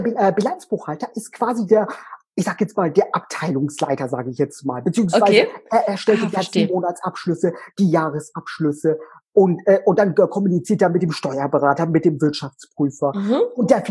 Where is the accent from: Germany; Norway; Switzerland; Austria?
Germany; Hamburg; Ja, also ich bin 33 und komme aus Hamburg.